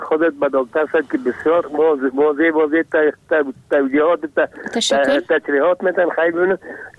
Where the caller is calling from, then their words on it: Kabul, Afghanistan; از کابل هستم.